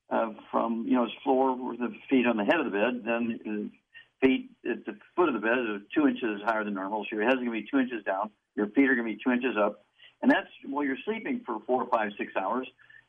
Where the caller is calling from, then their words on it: Turks & Caicos Islands; I'm calling you from the Turks and Caicos.